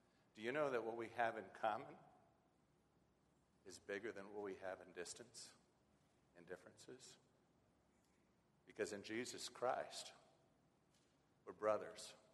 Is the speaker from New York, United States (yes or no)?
no; Lake Benton, Minnesota, United States; I grew up in Lake Benton, Minnesota, with a bunch of Swedes.